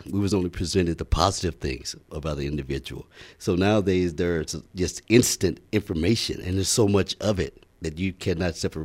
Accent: Midwest, United States; Because when I grew up in the Midwest. We grew up in a little community.

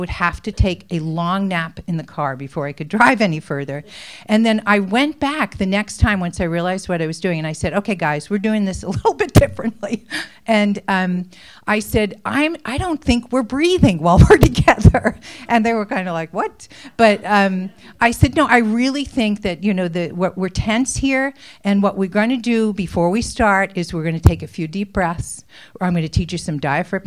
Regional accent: New York, United States; You know, I'm from New York originally. We called them do-overs.

